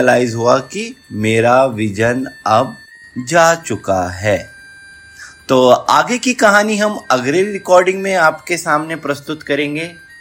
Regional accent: Jammu and Kashmir, India; also born or lived in Delhi; मैं कश्मीर का रहने वाला हूँ।

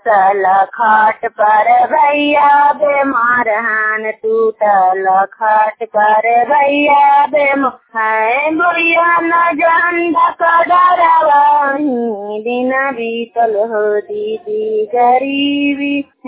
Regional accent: Nagarnausa, Bihar, India; और मैं नालंदा जिला नालंदा जिला नगर नौसा ब्लॉक के रहने वाली हूँ

